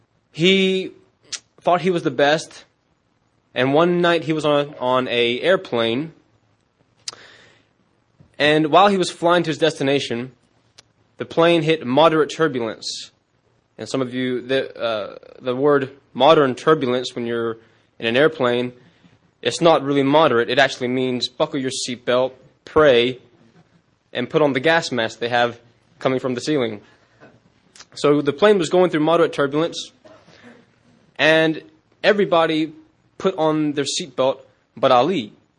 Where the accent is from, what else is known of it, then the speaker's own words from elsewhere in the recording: West Columbia, South Carolina, United States; I am from West Columbia, South Carolina.